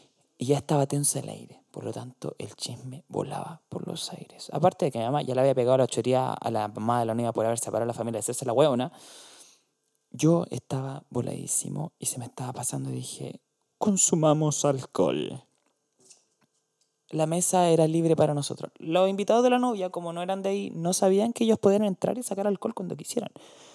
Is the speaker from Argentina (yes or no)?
no; Chillán, Ñuble, Chile; Nosotros somos de Chillán y lo que es el sur. Bueno, no tan al sur, claramente.